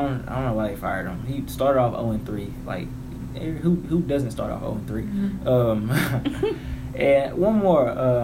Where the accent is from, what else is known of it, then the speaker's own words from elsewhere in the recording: Waco, Texas, United States; Because I used to go to all Baylor women's basketball games. I'm from Waco.